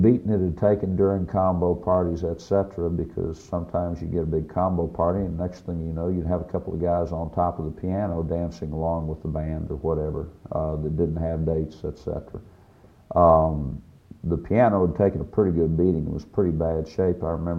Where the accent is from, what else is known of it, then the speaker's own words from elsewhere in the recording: Dallas, Texas, United States; Really, I was from Dallas, there were five or six guys from my home high school, and I think we had 12 or 13 total from Dallas in that year.